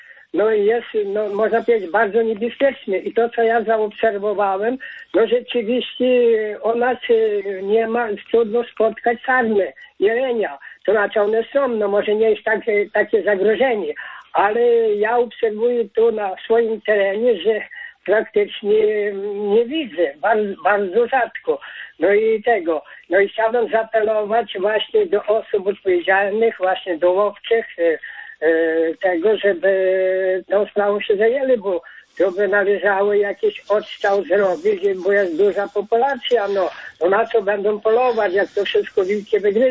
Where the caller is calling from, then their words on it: Subcarpathian Voivodeship, Poland; u nas na Podkarpaciu bardzo jest dużo wilków